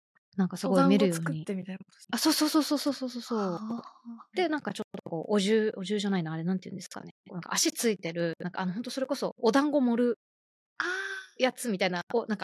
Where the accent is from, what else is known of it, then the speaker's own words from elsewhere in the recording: Kyushu, Japan; 私九州なんですけど